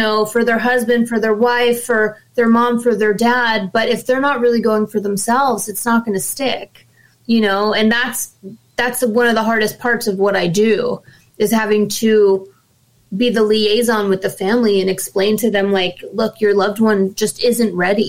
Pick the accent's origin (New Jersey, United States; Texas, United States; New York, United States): New Jersey, United States; Asbury Park; We're from Asbury Park, New Jersey.